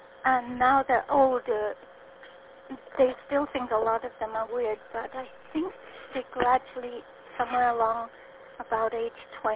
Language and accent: English; Scotland, United Kingdom; I'm obviously not from Kentucky, I'm from the Orkney Islands off the northernmost corner of Scotland. My granny reared me, and she made quilts for market